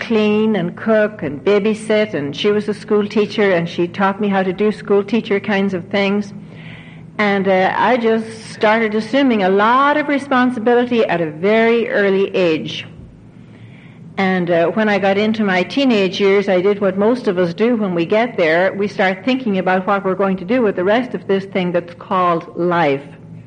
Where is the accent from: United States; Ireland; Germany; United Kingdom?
Ireland; You probably have figured out by now that I come from Ireland.